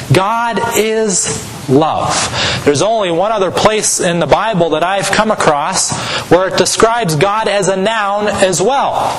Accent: Massachusetts, United States; The church that I grew up in Massachusetts, on the top of the front there is these three words

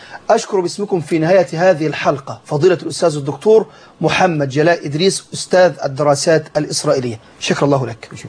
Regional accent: Egypt; ما فيش عندنا في مصر

